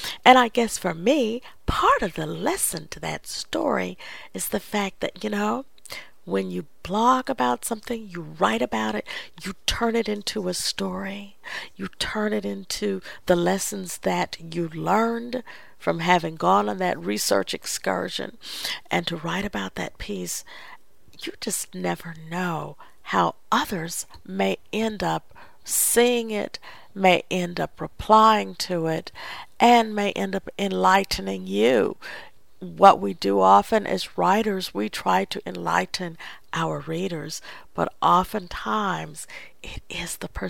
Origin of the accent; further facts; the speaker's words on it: Arkansas, United States; Again, this is my home state. This is Arkansas.